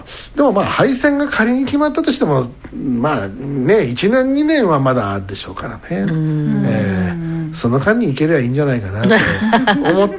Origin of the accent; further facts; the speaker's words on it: Uenohara, Yamanashi, Japan; 私の生まれ故郷の山梨県の上野原